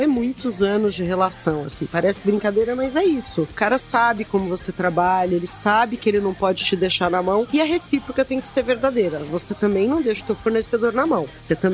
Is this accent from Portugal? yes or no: no; Goiás, Brazil; E me lembra super minha infância em Goiás